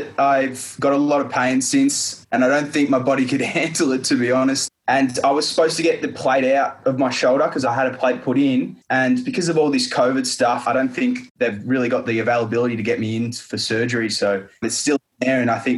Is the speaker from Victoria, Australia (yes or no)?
yes; Berwick, Victoria, Australia; I'm from Berwick in southeast Melbourne